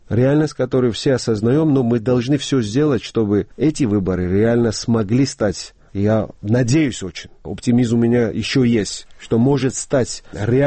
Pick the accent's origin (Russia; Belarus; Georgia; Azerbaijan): Georgia